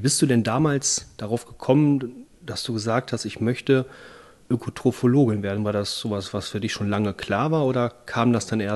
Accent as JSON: {"language": "German", "region": "North Rhine-Westphalia", "country": "Germany", "said": "Also ich komme ja selber aus dem Rheinland, auch Kölner Gegend."}